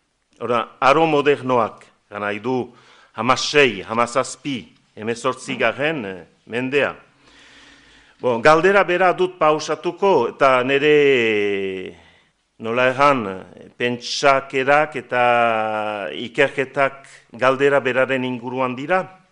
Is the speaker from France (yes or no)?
yes; Estérençuby, Nouvelle-Aquitaine, France; ni Estrentzubikoa naiz, eta badakit gure herrian